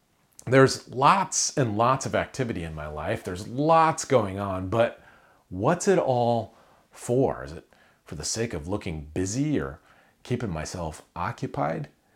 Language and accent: English; Iowa, United States; where I grew up in Iowa, you know, track was cool.